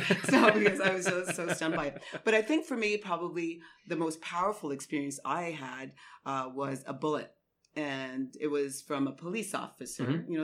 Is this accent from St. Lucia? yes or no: yes; St. Lucia; You know, I grew up in the Caribbean, and especially in St. Lucia, where my dad is from